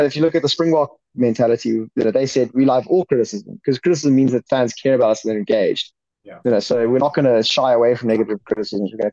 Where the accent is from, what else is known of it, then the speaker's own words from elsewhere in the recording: England, United Kingdom; And I mean, as an Englishman, they shouldn't be lacking motivation to go to France.